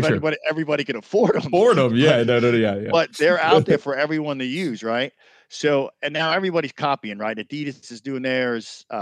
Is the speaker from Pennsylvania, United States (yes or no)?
no; New York City, New York, United States; And New York was special because I grew up in New York and I grew up around the marathon.